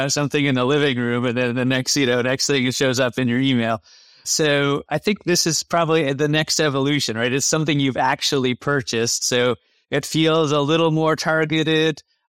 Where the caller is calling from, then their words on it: Dallas, Texas, United States; I am at my home office here in Dallas, Texas.